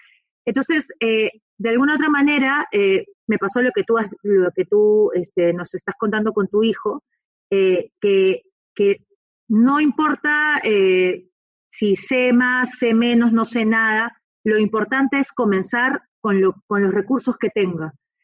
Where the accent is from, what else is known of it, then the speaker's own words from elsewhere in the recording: Peru; En Chile se dice, ahí yo soy peruana.